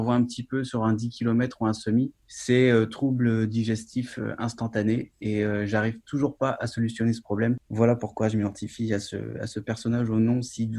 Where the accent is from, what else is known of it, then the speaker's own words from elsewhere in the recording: Brittany, France; En plus, je suis breton, donc il faut que je vende mon pays.